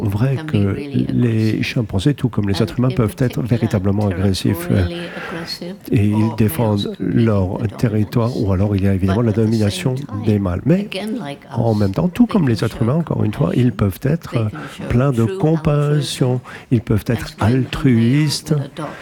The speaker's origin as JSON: {"language": "French", "region": "England", "country": "United Kingdom", "tie": "born or raised there", "second_language": "French", "said": "Mais j'étais chez moi, en Angleterre, là où j'ai grandi, là où vit ma sœur avec sa famille."}